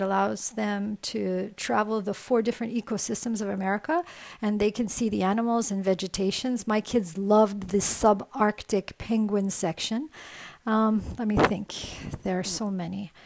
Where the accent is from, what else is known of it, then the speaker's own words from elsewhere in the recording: Montreal, Quebec, Canada; Well, growing up in Montreal was simply amazing.